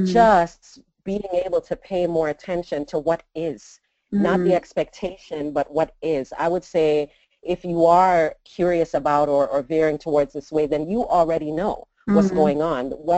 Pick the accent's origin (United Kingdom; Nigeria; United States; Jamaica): Jamaica; Jamaicans have, you know, this idea of what is proper and what is right and what is good. And so we're very heavily influenced by traditional British culture